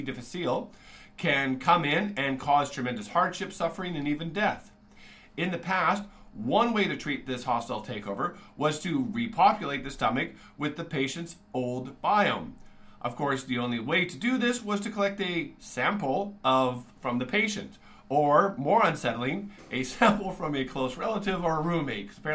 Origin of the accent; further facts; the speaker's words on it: Canada; So, it can be hard as a Canadian to find sources of pride, especially in technology.